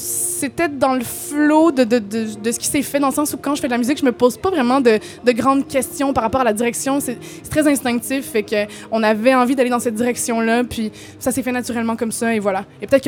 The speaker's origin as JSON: {"language": "French", "town": "Montreal", "region": "Quebec", "country": "Canada", "tie": "born there", "said": "Non, je suis née à Montréal."}